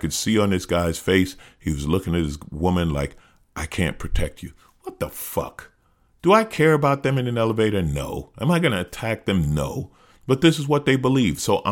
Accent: New York, United States; I'll always love that I grew up in New York.

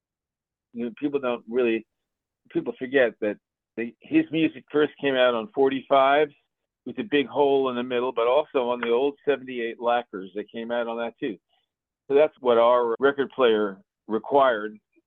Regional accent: New Rochelle, New York, United States; born there; I was born in 1945 in New Rochelle, New York. Actually, a suburb which is called Larchmont Woods. And it was an upper middle class white community.

